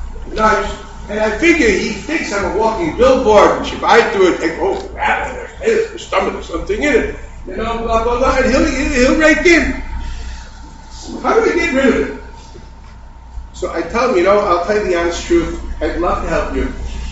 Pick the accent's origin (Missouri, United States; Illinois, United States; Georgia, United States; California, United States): Illinois, United States; Chicago; See, I grew up in Chicago. When I say blue, I think energizer drink.